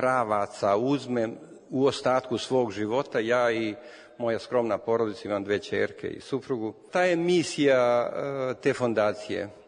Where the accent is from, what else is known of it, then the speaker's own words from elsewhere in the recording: Sjenica, Zlatibor District, Serbia; moved away; Ja sam inače rodom iz Sjenice, ali odavno otišao od Ozgo.